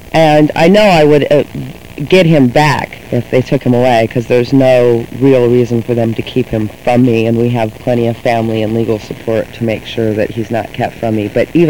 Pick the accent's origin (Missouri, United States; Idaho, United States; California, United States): California, United States; Los Angeles; now in Santa Cruz, United States; I'm originally from Los Angeles, spent 15 years there